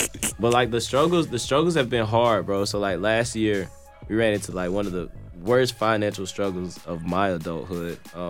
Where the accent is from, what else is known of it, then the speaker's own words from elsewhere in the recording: Madison, Wisconsin, United States; So I'm from Madison.